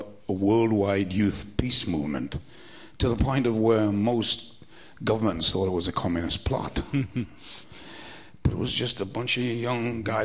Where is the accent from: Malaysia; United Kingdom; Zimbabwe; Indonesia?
United Kingdom; Newcastle, North East England; now in Los Angeles, United States; Growing up in Newcastle had made me asthmatic, and when I got to the dry West Coast weather, I was like, wow, I can breathe.